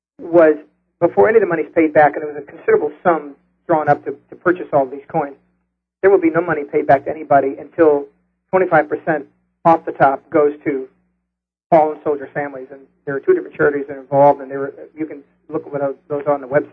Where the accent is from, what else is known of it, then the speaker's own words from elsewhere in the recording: United States; I'm American.